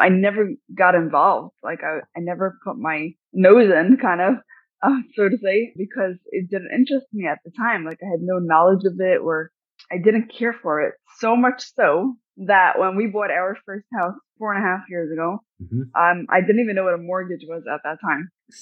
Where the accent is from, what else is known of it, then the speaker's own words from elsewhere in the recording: Brooklyn, New York, United States; now in Rockland County, United States; Right. I'm from Brooklyn, New York. Okay. And now I moved to Rockland County, New York.